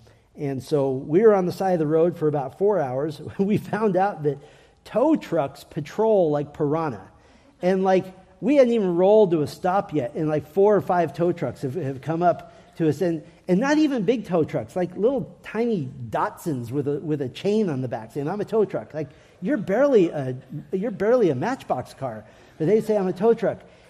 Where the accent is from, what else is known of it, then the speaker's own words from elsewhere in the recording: United States; And I said, "No, I'm not South African. I'm American."